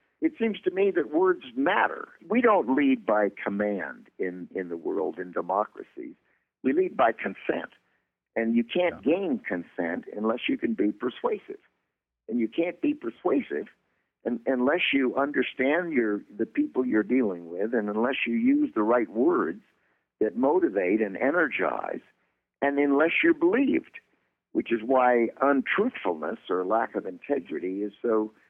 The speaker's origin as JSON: {"language": "English", "town": "Chicago", "region": "Illinois", "country": "United States", "said": "and I'm from Chicago."}